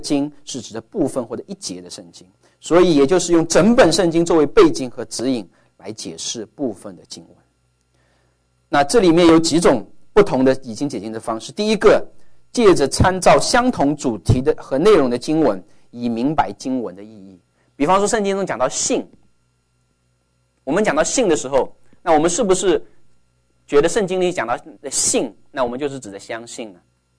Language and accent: Chinese; China; 因为我们中国人叫男人都是先生